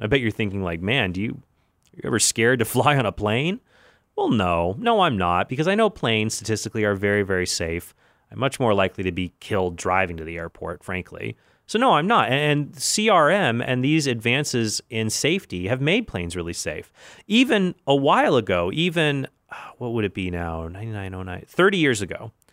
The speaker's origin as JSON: {"language": "English", "country": "United States", "said": "I prefer Boeing, but I'm an American guy, so what do you expect?"}